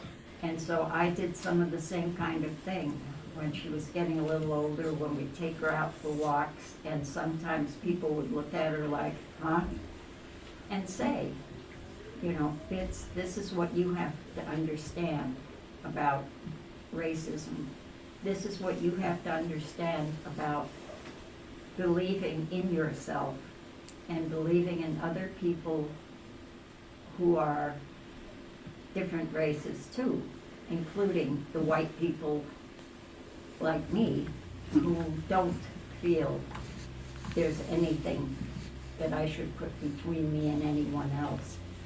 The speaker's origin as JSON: {"language": "English", "town": "New York City", "region": "New York", "country": "United States", "tie": "born or raised there", "said": "And as a little girl, I was born and I was raised in the South Bronx."}